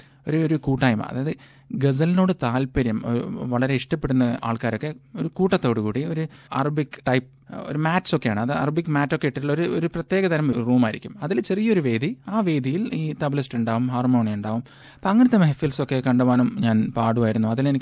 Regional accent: Dubai, United Arab Emirates; ദുബൈയിൽ വെച്ചായിരുന്നു എൻ്റെ ഗസലിൻ്റെ തുടക്കം, കാരണം ഞാൻ ജനിച്ചു വളർന്നൊക്കെ ദുബൈയിൽ വെച്ചായിരുന്നു.

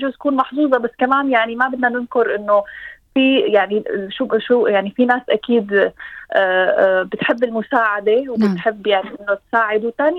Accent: Syria; moved away as an adult; now in Adelaide, Australia; القصة ابتدت بعام 2013، جيت انا من سوريا كطالبة انترناشنال لأعمل دراسات الماجستير بكلية العمارة بجامعة أدلايد

